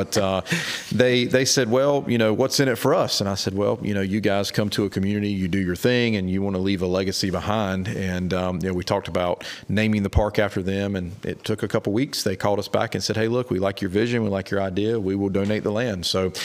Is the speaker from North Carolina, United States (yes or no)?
yes; New Bern, North Carolina, United States; New Bern is my hometown, born and raised here, along with my wife, Jeannie, raising our son, Gavin. I've lived here my whole life.